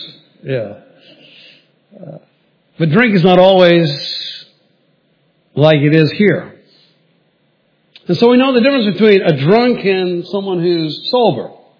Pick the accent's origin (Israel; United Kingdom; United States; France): United Kingdom; Okay, I'm a Brit